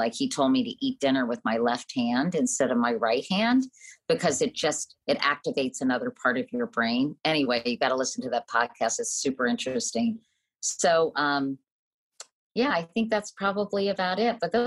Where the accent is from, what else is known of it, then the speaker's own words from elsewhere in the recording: Virginia, United States; I grew up in Virginia and didn't really understand the provenance of these statues